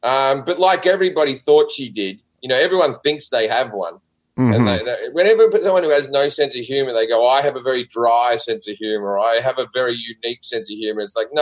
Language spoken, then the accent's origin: English; Sydney, New South Wales, Australia; And when I was growing up in Sydney, there was one comedy club, the Comedy Store in Sydney, and that was it in a city of almost 5 million people.